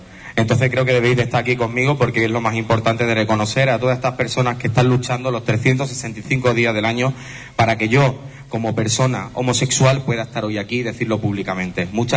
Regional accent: Gibraleón, Andalusia, Spain; yo me encanta ir a mi pueblo de Gibraleón y de pasar por ese ayuntamiento en esta semana

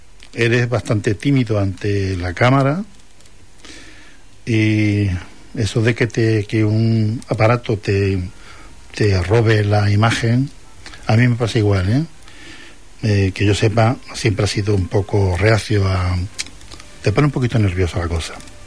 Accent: Huelva, Andalusia, Spain; ¿Tú crees que somos conscientes los onubenses de cuáles fueron nuestros orígenes?

